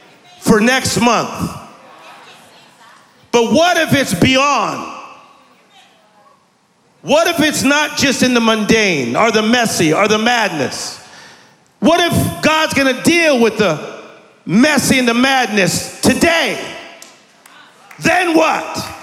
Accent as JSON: {"language": "English", "town": "Compton", "region": "California", "country": "United States", "said": "I'm from Compton, California. I'm from the inner city. I am from what they call the ghetto, the same place as Venus and Serena Williams, same as … I'm proud of being from there."}